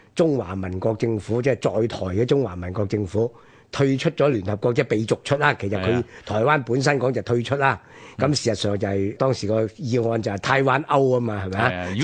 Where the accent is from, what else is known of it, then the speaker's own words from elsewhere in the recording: Hong Kong; 即係我哋香港人俗稱就叮走咗之後啦